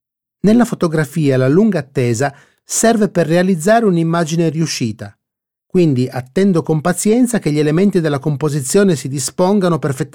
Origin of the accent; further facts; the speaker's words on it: Sicily, Italy; Da siciliano considero la mia isola il luogo più bello del mondo.